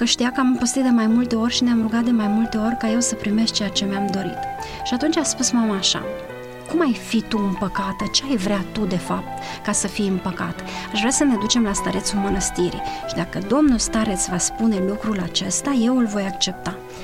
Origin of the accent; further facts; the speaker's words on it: Baia Mare, Maramureș County, Romania; Eu sunt din Baia Mare și de aceea am căutat biserica în Baia Mare.